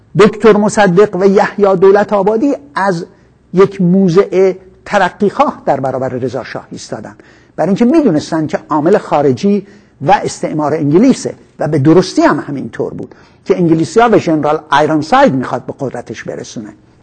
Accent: Shushtar, Khuzestan, Iran; این جلو پلاس رو در شوشتر پهن کرد در اون حسینیه و که من در اون فضا در حقیقت بزرگ شدم.

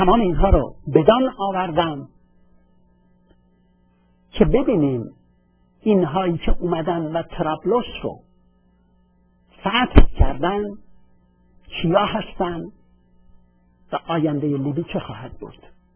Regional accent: Iran; اینجا من به عنوان یه ایرانی

